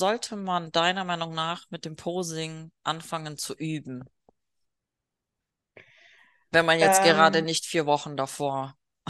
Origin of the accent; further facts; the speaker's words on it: Bavaria, Germany; Ich komme ja auch irgendwo aus dem Schwabeländle. Eigentlich ist Memmingen Bayern, Allgäu, aber die schwebeln sowas von abnormal.